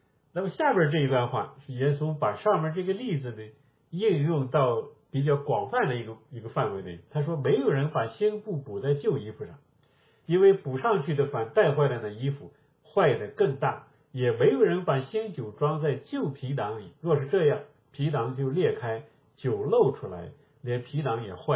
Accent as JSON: {"language": "Chinese", "region": "northern China", "country": "China", "tie": "born or raised there", "said": "我们是北方人，我老家北方，我们北方经常用这个字揣摩"}